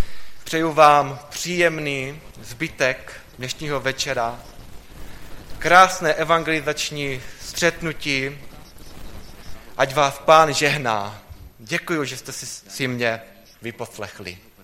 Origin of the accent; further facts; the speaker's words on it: South Moravia, Czechia; jsem tedy z Jižní Moravy